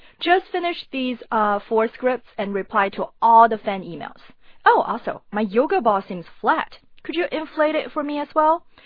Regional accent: Beijing, China; I love growing up in Beijing. There's always so many things to do.

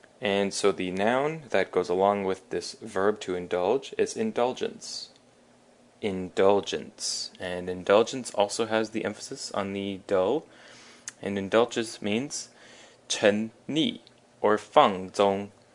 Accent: Toronto, Ontario, Canada; I am from Canada, from Toronto, so that is the accent that I have, which is similar to American, not exactly the same, but very similar.

